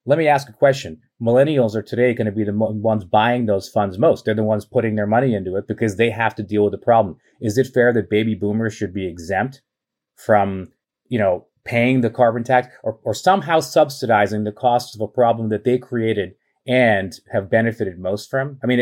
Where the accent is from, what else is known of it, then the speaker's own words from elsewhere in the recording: Canada; as I can tell you as a Canadian